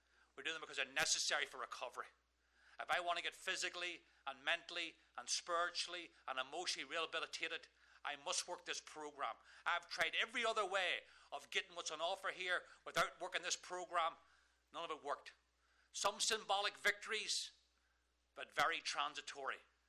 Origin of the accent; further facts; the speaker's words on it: Northern Ireland, United Kingdom; I was a working class Catholic from the wrong side of the tracks, growing up in Northern Ireland.